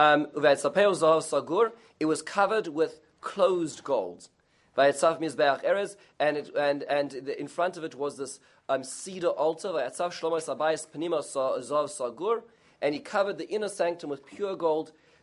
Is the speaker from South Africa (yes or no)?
yes; Johannesburg, Gauteng, South Africa; when I grew up in South Africa, and the city I grew up is called Johannesburg.